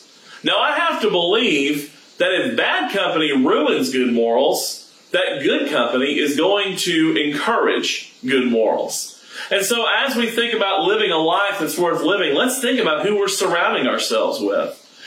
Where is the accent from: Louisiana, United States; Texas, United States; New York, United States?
Texas, United States; Houston; I grew up in the Houston area, and I grew up most of my summers attending Camp Bandina.